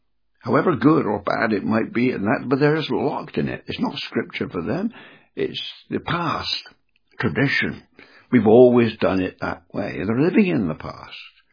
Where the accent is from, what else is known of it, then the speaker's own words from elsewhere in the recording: England, United Kingdom; Now, I'm an Englishman.